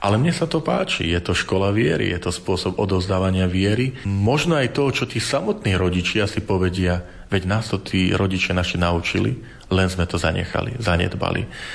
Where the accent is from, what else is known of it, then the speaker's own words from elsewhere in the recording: Medvedzie, Žilina Region, Slovakia; Ja som vyrástol na Medvedzi, len pár domov vyššie náš rodný dom stál pred maličkou kaplnkou